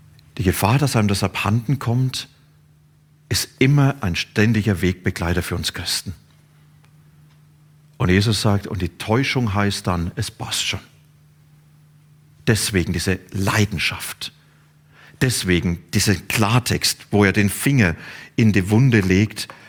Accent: Bavaria, Germany; Ich komme aus Franken. Und in Franken gibt es ein Wort, das heißt passt schon.

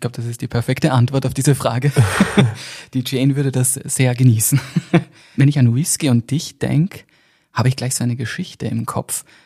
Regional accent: Gastein, Salzburg, Austria; Ich bin ja selber aus Salzburg. Also aus Gastein, mehr oder weniger.

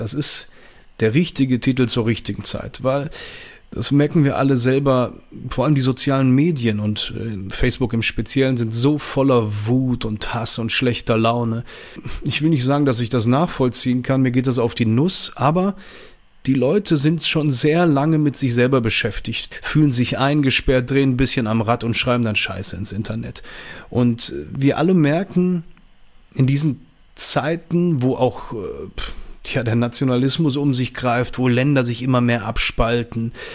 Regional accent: Düsseldorf, North Rhine-Westphalia, Germany; ich komme aus Düsseldorf, bin 41 Jahre alt

